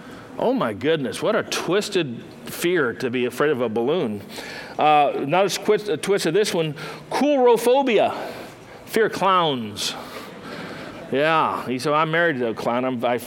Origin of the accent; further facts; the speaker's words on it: Bakersfield, California, United States; we started off here in Bakersfield. This is my hometown.